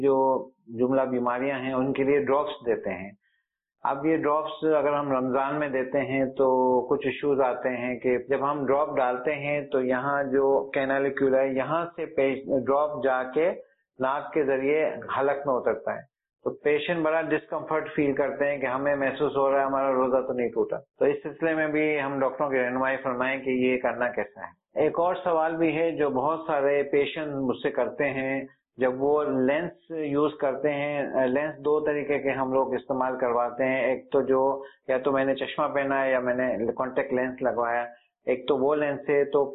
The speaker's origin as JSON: {"language": "Urdu", "town": "Karachi", "region": "Sindh", "country": "Pakistan", "said": "اور میرا تعلق کراچی سے ہے."}